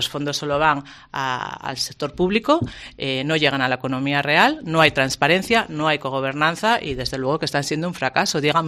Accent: Avilés, Asturias, Spain; Yo he vivido, soy de Avilés, he estudiado ingeniero industrial aquí y como muchos otros asturianos, pues me he tenido que ir fuera de Asturias a buscar trabajo siendo ingeniero

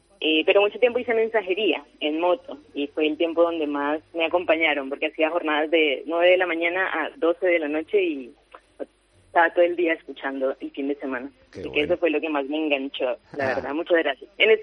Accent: Cali, Valle del Cauca, Colombia

